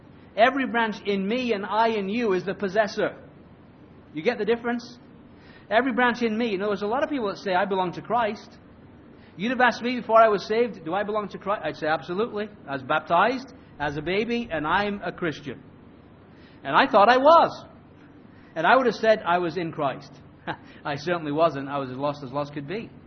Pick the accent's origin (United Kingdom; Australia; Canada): United Kingdom; England; I love roses, actually. I'm an Englishman. Why wouldn't I love roses?